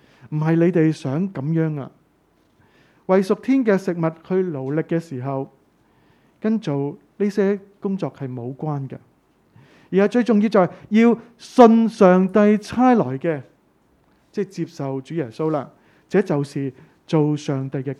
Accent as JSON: {"language": "Chinese", "country": "Hong Kong", "said": "帮助我们香港人兴起"}